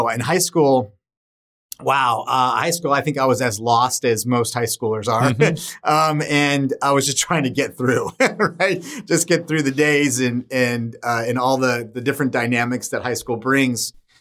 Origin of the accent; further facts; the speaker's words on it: San Diego, California, United States; But it was, look, growing up in San Diego was just a fantastic experience.